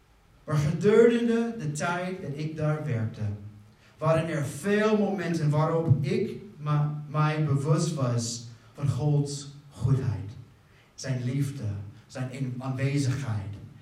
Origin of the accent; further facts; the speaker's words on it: Texas, United States; Dutch is a second language; ik kom niet uit Nederland. Je hoort het zo. Ik kom uit Texas.